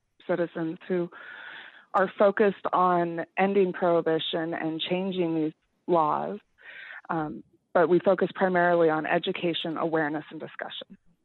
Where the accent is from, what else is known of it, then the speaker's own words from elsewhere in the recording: Idaho, United States; We had heard about Seattle Hemp Fest, you know, growing up in Idaho and going to high school.